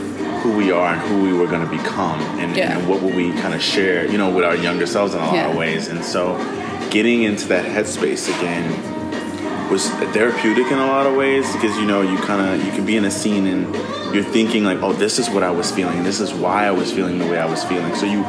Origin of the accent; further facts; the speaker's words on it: New Orleans, Louisiana, United States; No, I'm from New Orleans.